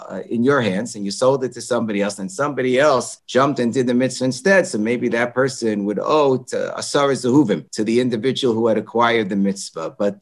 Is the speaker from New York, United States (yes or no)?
yes; Monsey, New York, United States; when I lived in Munsi. I was growing up in Munsi by the late Rabbi Abraham Pessens